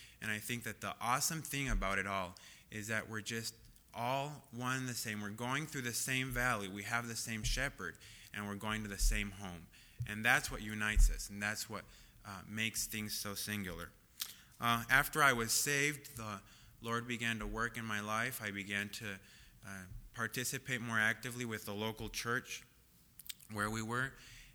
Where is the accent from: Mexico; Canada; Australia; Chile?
Mexico; moved away as an adult; I was born in 1984 in Mexico. And up until 6 months ago, I lived in Mexico. I've lived in Mexico all my life until then.